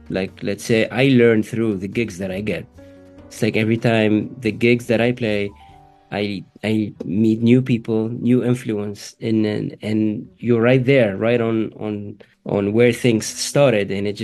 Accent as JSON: {"language": "English", "country": "Tunisia", "tie": "born or raised there", "said": "I was born in Tunisia and grew up in Tunisia."}